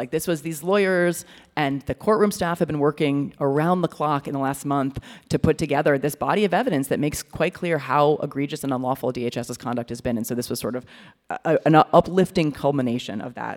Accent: Chicago, Illinois, United States; And so as a Chicagoan, you're going to have to indulge me

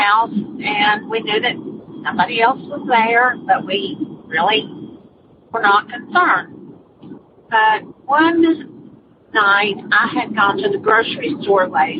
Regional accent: Concord, North Carolina, United States; I'm from Concord, North Carolina.

